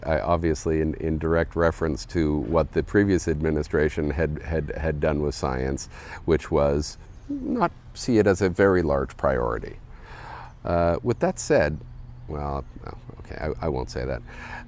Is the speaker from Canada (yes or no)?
yes; Toronto, Ontario, Canada; I went to high school in Toronto, Canada, so I'm Canadian.